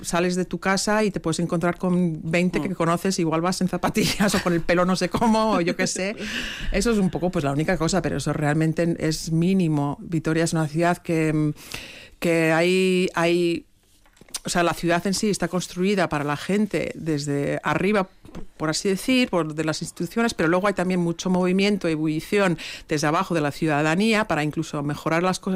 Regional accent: Los Angeles, California, United States; born there; yo nací en Los Ángeles

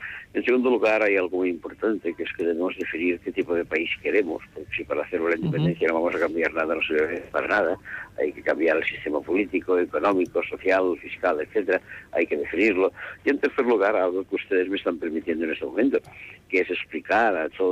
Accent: Barcelona, Catalonia, Spain; Soy de Barcelona, sí.

